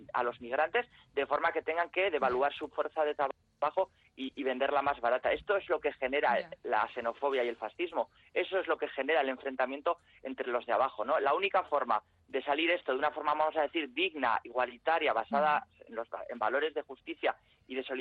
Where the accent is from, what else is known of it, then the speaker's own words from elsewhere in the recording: Bilbao, Basque Country, Spain; como bilbaíno tenemos una larga tradición de relación con Inglaterra y con el Reino Unido